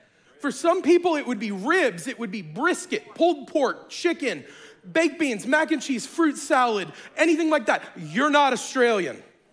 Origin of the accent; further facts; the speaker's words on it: the South, United States; I'm from the South.